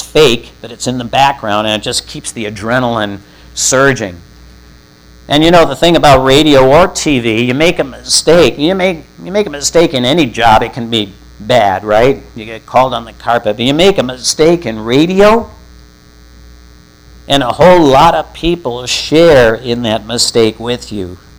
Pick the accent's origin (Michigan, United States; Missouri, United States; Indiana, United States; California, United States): Michigan, United States; Detroit; We were raised in Detroit, my wife and I.